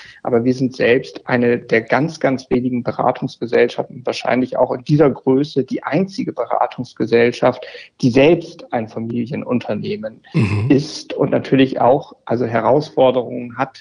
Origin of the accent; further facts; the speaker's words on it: Bremen, Germany; born there; now in Hamburg, Germany; auch wenn ich gebürtiger Bremer bin.